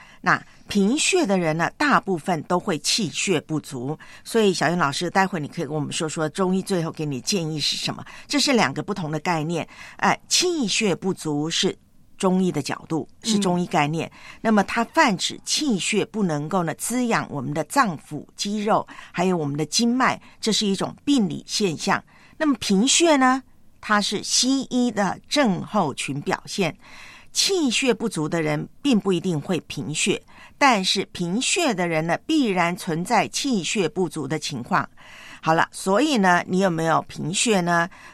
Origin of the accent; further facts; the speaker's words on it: Taiwan; now in Hong Kong; 在我的老家台湾呢没有台风